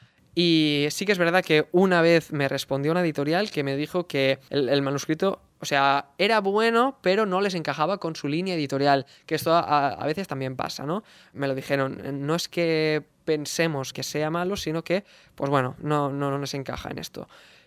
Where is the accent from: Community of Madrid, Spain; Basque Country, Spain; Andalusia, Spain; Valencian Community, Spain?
Valencian Community, Spain; Tavernes de la Valldigna; fue cuando empezó mi educación musical en la escuela de música de mi pueblo, de Tabernes la Bedigna